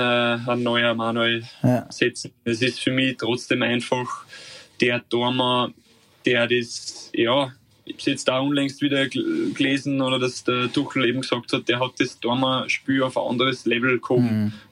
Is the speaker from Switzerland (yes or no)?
no; Austria; Es ist trotzdem mein Heimatland. Es ist nicht weit heim.